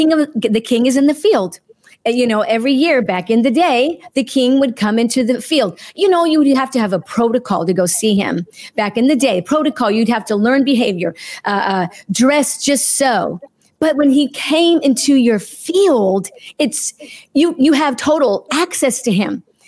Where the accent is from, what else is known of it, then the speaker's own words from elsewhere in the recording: California, United States; I grew up in California, actually. Yeah.